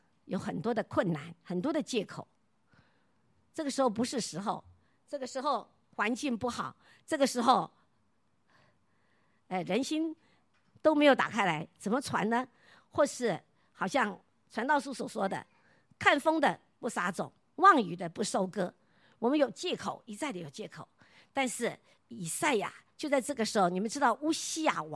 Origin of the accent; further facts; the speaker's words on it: China; 我想我们中国人是东方的人，都是很崇拜领袖的